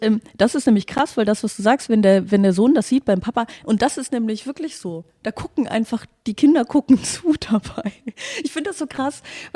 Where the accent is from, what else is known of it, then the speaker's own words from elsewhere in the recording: Aachen, North Rhine-Westphalia, Germany; Ehrlich gesagt, ich komme aus Aachen, ich darf also über Karneval lästern